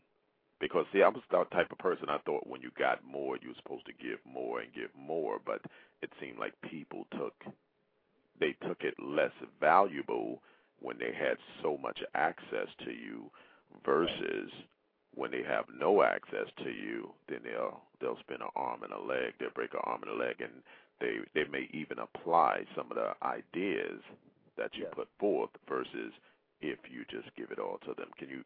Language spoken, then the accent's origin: English; the South, United States; I come from a different era. Well, I came from the South where it was all about the more you have, the more you give.